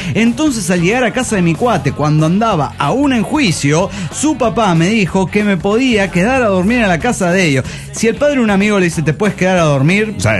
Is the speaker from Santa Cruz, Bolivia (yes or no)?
no; La Paz, Bolivia; de La Paz, Bolivia.